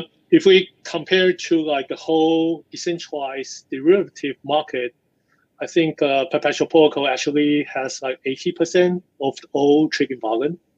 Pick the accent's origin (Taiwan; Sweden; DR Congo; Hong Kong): Taiwan; English is a second language; now in United States; So yeah, I grew up in Taiwan. I founded like several companies before. I mean, mostly in Taiwan, some in US. I've been working in US for some time.